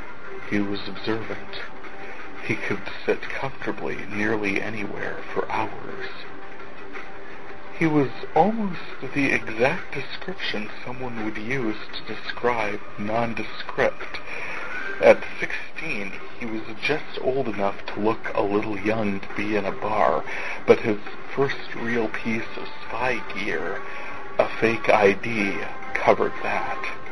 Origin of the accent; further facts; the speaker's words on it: North Dakota, United States; I am from North Dakota